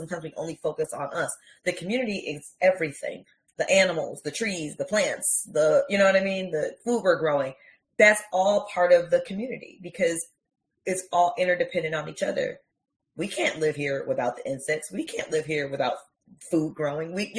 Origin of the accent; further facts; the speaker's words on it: Wisconsin, United States; I'm originally from the Midwest. I'm originally from Wisconsin. I live in Georgia now, but word is bond.